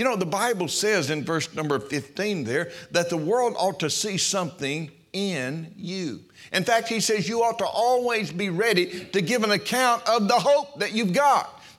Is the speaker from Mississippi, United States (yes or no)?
yes; Mississippi, United States; I grew up in North Mississippi, and I had a loving father who did not believe in lying.